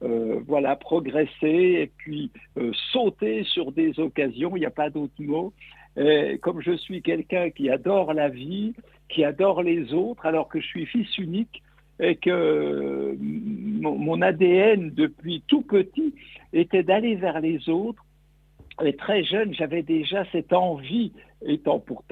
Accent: Bourgogne-Franche-Comté, France; born there; je suis né dans le Jura, ça fait déjà un paquet d'années, dans une ferme isolée. Mes parents étaient agriculteurs.

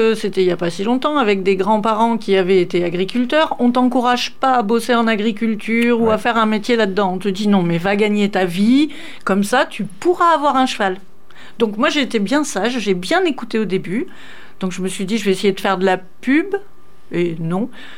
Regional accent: Occitanie, France; Alors moi je suis originaire du Lot, donc un petit coin à côté de Gramma. Donc, j'avais mes grands-parents vers le Bastille, donc sur le Causse. Et j'ai vécu là-bas avec mes parents pendant pas mal de temps.

